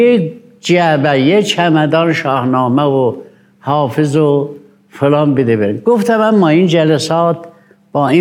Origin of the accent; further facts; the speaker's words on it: Iran; ما ایرانی هستیم، انتظار داریم این کشور مادر ما باشه